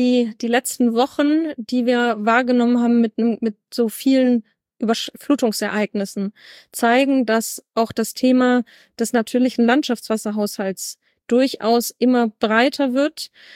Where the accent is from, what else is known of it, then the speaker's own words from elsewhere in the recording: Berlin, Germany; ich komme ja persönlich aus Berlin.